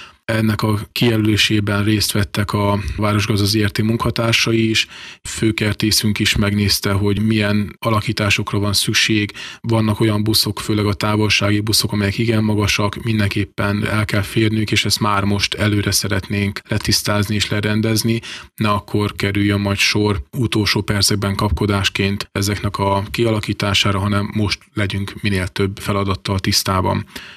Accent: Kiskunhalas, Bács-Kiskun, Hungary; én azt gondolom, hogy kiskunhalasiként ez mindenképpen örömnek ad okot.

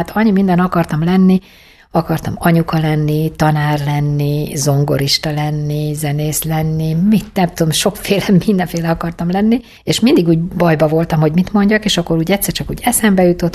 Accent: Pécs, Baranya, Hungary; nagyon vidám, nagyon szép gyerekkorom volt, tanárok a szüleim, Pécsett élünk, még most is, és tényleg pécsi vagyok.

